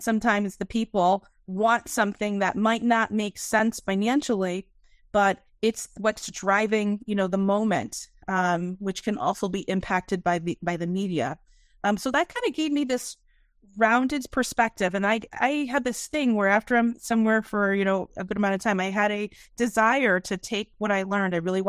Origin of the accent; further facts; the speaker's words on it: Connecticut, United States; So I am born and raised in Connecticut, and I was raised by a single parent mom.